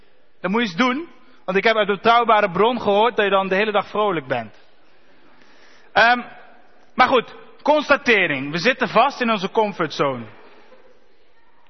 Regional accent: Netherlands; Omdat wij als Nederlanders, wij zeiken liever iemand af.

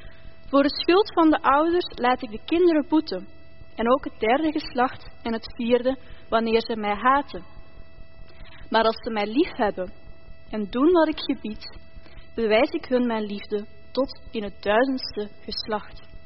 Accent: Belgium; Misschien herkennen jullie aan de kledingstijl dat ik ben opgegroeid in de jaren 90. Belgische nummerplaat, opgegroeid in België.

